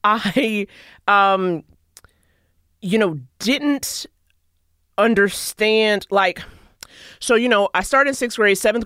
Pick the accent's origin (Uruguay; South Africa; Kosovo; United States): United States; New York; But it's just funny because, like, growing up in New York